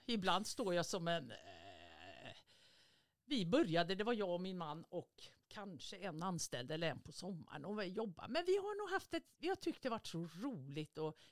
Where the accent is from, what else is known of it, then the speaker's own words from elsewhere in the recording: Norrköping, Östergötland, Sweden; also born or lived in Stockholm; Jag är född på Söder i Stockholm, men vi flyttade till Norrköping och bodde i en akademisk del av Norrköping och så.